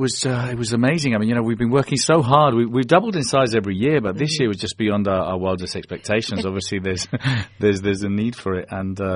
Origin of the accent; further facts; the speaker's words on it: Spain; first language Spanish; English is a second language; also born or lived in London, United Kingdom; I'm Spanish, my parents are Spanish. I was born in London, but my parents are Spanish. My mother tongue is Spanish. I was brought up in Spain.